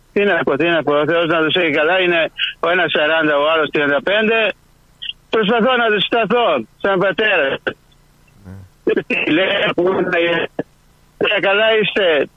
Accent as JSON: {"language": "Greek", "country": "Greece", "lives_now": "Melbourne, Australia", "said": "Στα ξένα ήμουν, στα ξένα είμαι Έλληνας και στην Ελλάδα ξένος."}